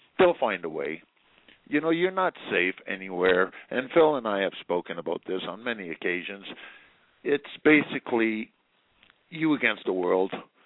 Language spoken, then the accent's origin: English; Canada; I'm a Canadian. I don't give a fuck about Obama.